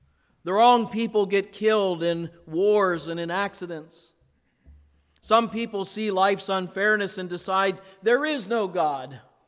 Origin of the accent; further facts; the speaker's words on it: Akron, Ohio, United States; not far from where I grew up in Akron, Ohio.